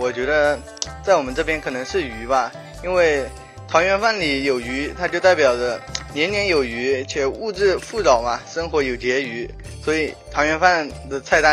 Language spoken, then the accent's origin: Chinese; Hunan, China; 我是来自湖南的。